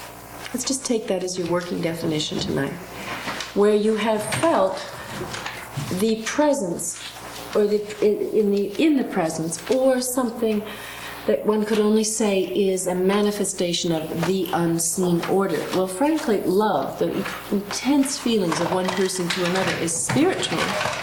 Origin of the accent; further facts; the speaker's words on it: Seattle, Washington, United States; also born or lived in Edmonton; I'm from Edmonton, Alberta, and grew up in Seattle, Washington, and came here first in 1962